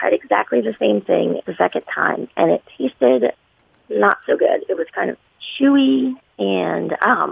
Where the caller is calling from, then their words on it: Louisville, Kentucky, United States; Hello. I'm from Louisville, Kentucky.